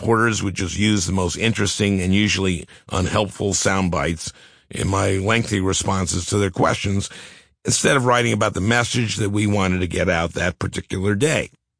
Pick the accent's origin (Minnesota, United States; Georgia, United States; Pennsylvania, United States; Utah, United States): Minnesota, United States; St. Louis Park; now, I grew up in St. Louis Park, and we had a much smaller statue than Herman the German here.